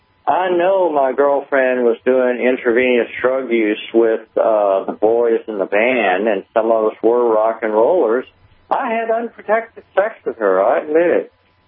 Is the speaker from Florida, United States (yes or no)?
yes; Fort Walton Beach, Florida, United States; I grew up in Northwest Florida, I was born in 1953. This was Fort Walton Beach next to Pensacola, Florida.